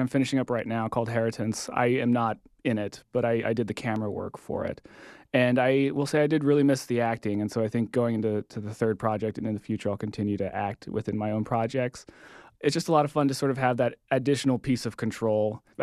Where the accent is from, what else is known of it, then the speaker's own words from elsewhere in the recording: Boise, Idaho, United States; Born and raised in Boise, Boise High graduate. I loved growing up here. I grew up in the North End.